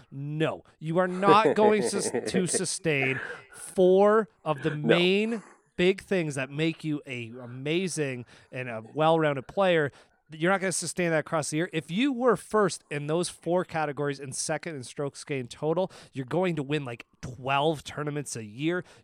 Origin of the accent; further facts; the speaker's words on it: Canada; Speaking of Canadians, we actually have a fellow Canadian on the podcast this week.